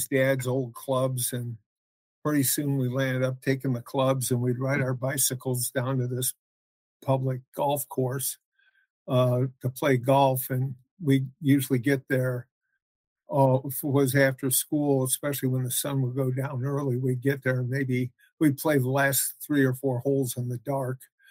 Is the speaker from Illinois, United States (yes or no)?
yes; Illinois, United States; now in Louisville, United States; So I actually came to Kentucky because it was the closest still to my hometown outside of Chicago. So I could make it back there for good pizza on the weekends because they don't have any in Louisville.